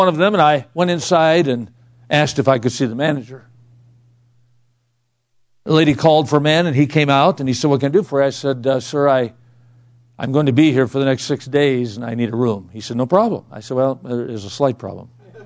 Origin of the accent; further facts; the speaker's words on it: Midwest, United States; I grew up in the Midwest. I had never been to California, much less Los Angeles.